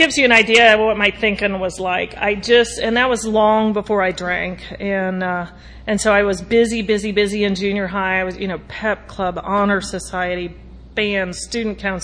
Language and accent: English; Ohio, United States; also born or lived in California; and I grew up in Ohio. That was my first resentment. I didn't want to be from Ohio.